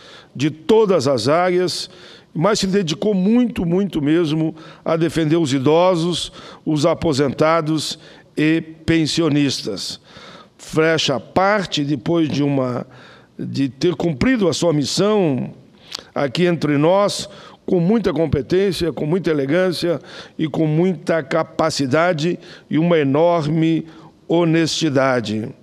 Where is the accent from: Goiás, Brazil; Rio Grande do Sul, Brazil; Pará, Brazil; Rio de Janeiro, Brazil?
Rio Grande do Sul, Brazil; Caxias do Sul; Caxias do Sul, minha cidade natal